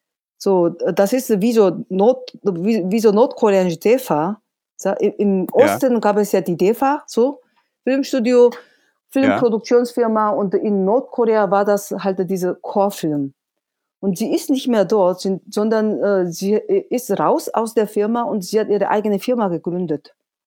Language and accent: German; South Korea; German is a second language; Ich bin also aus dem Süden und ich will den Frieden auf koreanischer Halbinsel